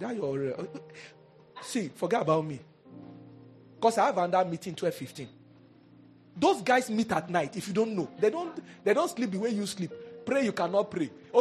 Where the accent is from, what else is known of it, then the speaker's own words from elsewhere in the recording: Ohafia, Abia, Nigeria; I'm from Ohafia.